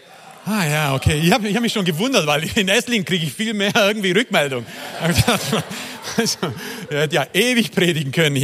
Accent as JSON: {"language": "German", "country": "Croatia", "second_language": "German", "said": "Ich bin Kroate, aber mit einem Deutschen verheiratet."}